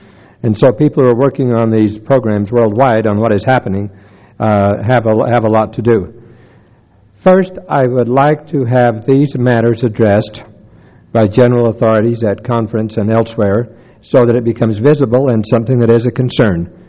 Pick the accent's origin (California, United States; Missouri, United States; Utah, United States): Utah, United States; Blanding; just about the size of the one I grew up in Blanding, Utah